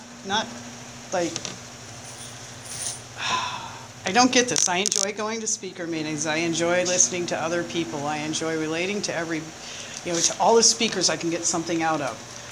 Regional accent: Florida, United States; also born or lived in Michigan; I was born in Michigan, and we moved to Florida, and the first 10 years of my life were in Florida.

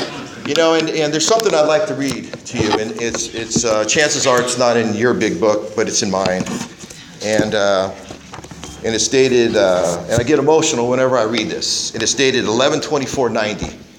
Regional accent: Fresno, California, United States; You know, I was born and raised in Fresno.

